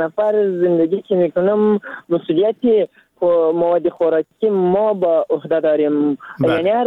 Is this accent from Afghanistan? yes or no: yes; Zabul, Afghanistan; ما در اینجا در ولایت ما از زابل هستم. در اینجا زندگی 12 نفر در یک اتاق زندگی 12 نفر میکنم.